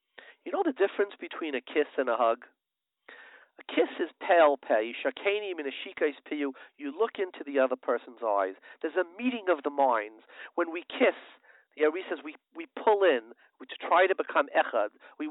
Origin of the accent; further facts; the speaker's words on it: Brooklyn, New York, United States; I remember that I grew up in a, I used to hear that in Satma, I grew up in Borough Park